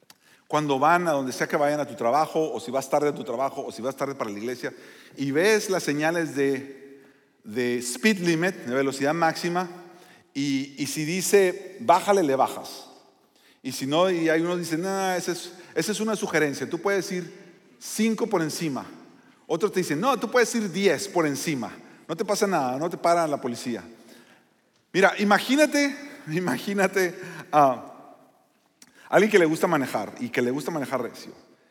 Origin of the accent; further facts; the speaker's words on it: Torreón, Coahuila, Mexico; nosotros somos del norte de México, y cuando estamos, Daniel es de Reynosa y yo soy de Torreón, entonces cuando estamos juntos nos sale más el acento.